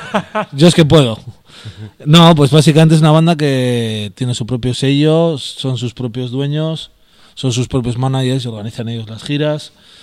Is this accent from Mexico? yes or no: no; Getxo, Basque Country, Spain; que yo al final soy de Guecho, que tampoco está tan lejos